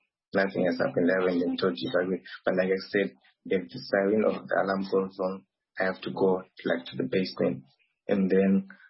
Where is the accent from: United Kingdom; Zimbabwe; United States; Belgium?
Zimbabwe; moved away as an adult; now in Chmielnytskyi, Ukraine; from Zimbabwe, and I'm in Ukraine, Chmielnytskyi, and I'm studying computer engineering, and I'm in my third year.